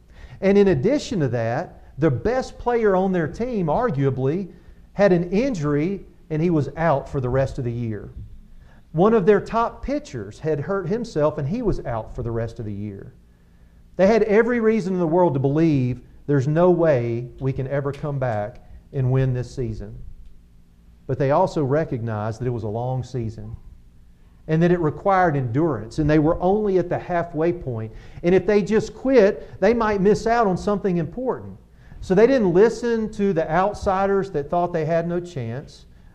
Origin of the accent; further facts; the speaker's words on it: Georgia, United States; I'm a big sports fan. I grew up in Georgia. And so I grew up as a kid. My dad would take me to Atlanta Braves baseball games.